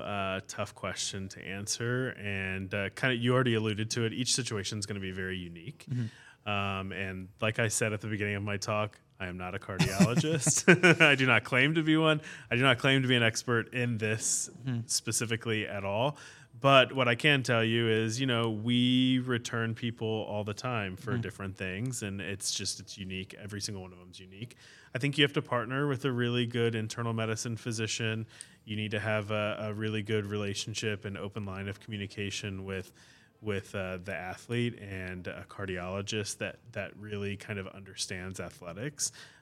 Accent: San Antonio, Texas, United States; I'm from San Antonio area.

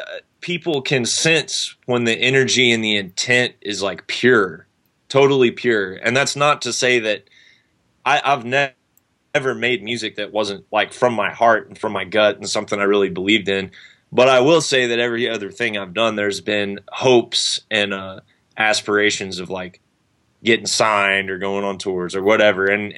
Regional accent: American South, United States; I grew up in the South, like playing … worship and I Hate God worship and that sort of stuff

